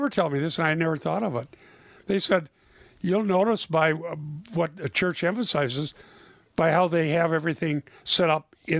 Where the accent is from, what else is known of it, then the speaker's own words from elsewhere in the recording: Minnesota, United States; I'm from Minnesota in the middle of the winter, okay?